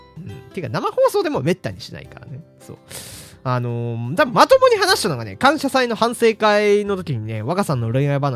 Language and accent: Japanese; Hokkaido, Japan; 少なからず僕の田舎の方では特有、僕の田舎の方ではあった話で。北海道はですね、冬の体育の授業で、スキー授業というのをやるんですね。